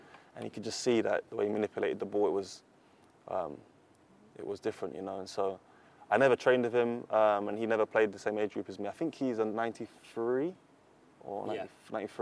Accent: England, United Kingdom; growing up in England

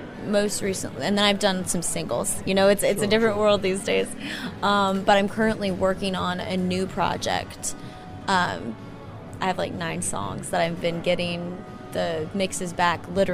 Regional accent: Kodiak, Alaska, United States; also born or lived in Lynden, Washington; now in Nashville, United States; I grew up in Kodiak, Alaska, and then Linden, Washington, and then I moved to Nashville quite a while ago, and Nashville's home now.

